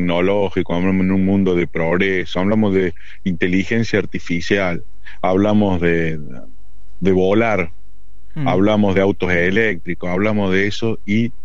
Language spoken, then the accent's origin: Spanish; Argentina; qué fuertes somos los argentinos, ¿no?